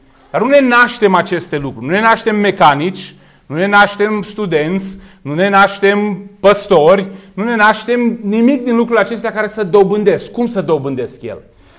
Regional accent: Romania; Dacă eu zic că sunt român, este o consecință a faptului că m-am născut în România sau m-am născut din părinți români.

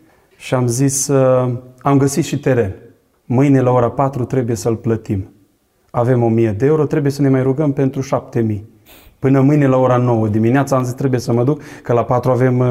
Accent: Bacău, Bacău County, Romania; also born or lived in Onești; now in Arad, Romania; eu vin din Bacău, m-am născut în Onești, sunt în Arad de 20 de ani aproape

